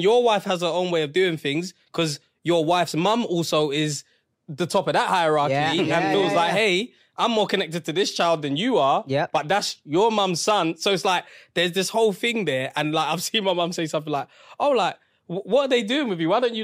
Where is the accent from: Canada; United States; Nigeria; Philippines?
Nigeria; Yeah, we're Nigerian.